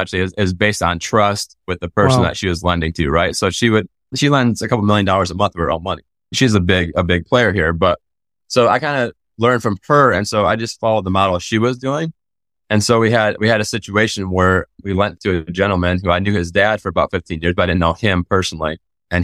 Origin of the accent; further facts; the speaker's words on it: Michigan, United States; I think the worst job I ever had was I grew up in Michigan and then we had a job at a golf course driving range.